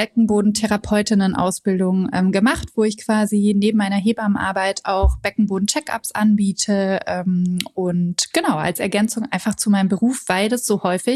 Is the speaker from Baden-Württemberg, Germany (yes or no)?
no; Hanover, Lower Saxony, Germany; ich bin Hebamme, ich komme aus Hannover